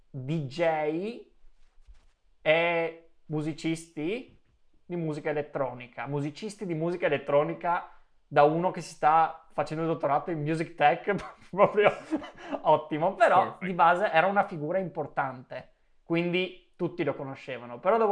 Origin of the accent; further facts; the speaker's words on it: Trieste, Friuli-Venezia Giulia, Italy; now in London, United Kingdom; nonostante siamo tutti di Trieste, a Londra